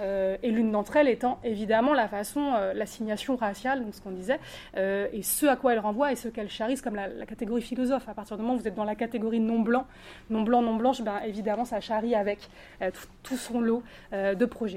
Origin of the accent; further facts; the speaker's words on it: Brittany, France; moi je suis bretonne en plus, et c'est vraiment une identité pareille que je revendique, parce que j'ai grandi là-dedans, j'ai la moitié de ma famille qui ont été à Diwan, qui parlent breton